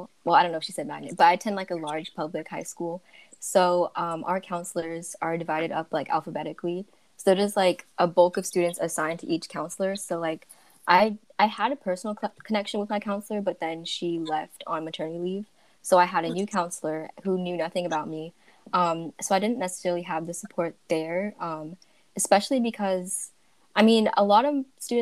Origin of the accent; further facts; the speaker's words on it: Mooresville, North Carolina, United States; I'm from Mooresville, North Carolina.